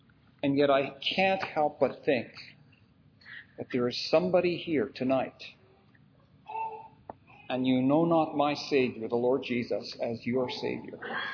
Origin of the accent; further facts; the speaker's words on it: Montreal, Quebec, Canada; the assembly that I was brought up in Montreal.